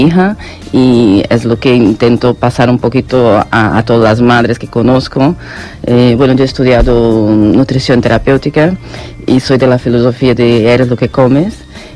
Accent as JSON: {"language": "Spanish", "country": "Brazil", "lives_now": "Barcelona, Spain", "said": "soy brasileña, mitad española."}